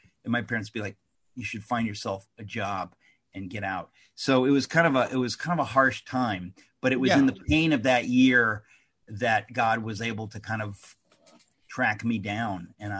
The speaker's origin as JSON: {"language": "English", "town": "Queens", "region": "New York", "country": "United States", "tie": "born or raised there", "said": "I was I was born in Queens. We moved to Jackson Heights, which is another part of Queens."}